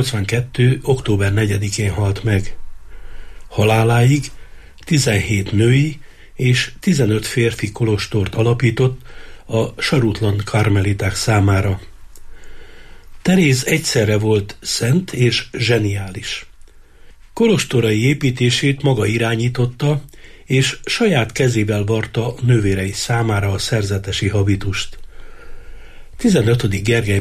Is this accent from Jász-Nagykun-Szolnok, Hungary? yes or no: no; Ináncs, Borsod-Abaúj-Zemplén, Hungary; Szülőfalumban, Ináncson, októberben tartják a templom búcsút